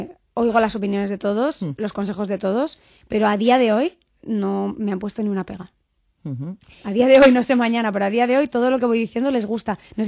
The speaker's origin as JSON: {"language": "Spanish", "country": "Spain", "said": "yo soy española"}